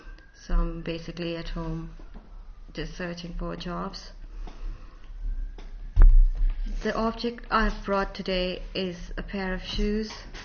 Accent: Karachi, Sindh, Pakistan; English is a second language; moved away as an adult; now in Northern Ireland, United Kingdom; I'm 37 years old, and I'm from Karachi, Pakistan. I used to be a doctor in my home country. I left Pakistan in 2008.

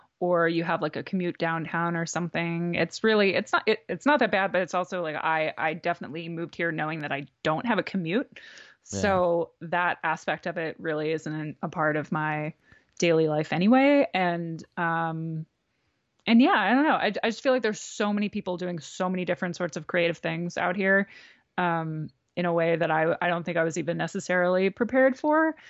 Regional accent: New Jersey, United States; moved away; a lot of the things that I really loved about Brooklyn or Philly or, you know, growing up in New Jersey.

